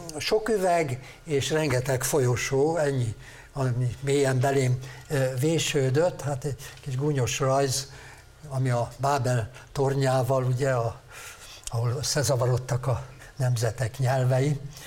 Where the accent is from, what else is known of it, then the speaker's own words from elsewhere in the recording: Sopron, Győr-Moson-Sopron, Hungary; born there; így például az én szülővárosomban, Sopronban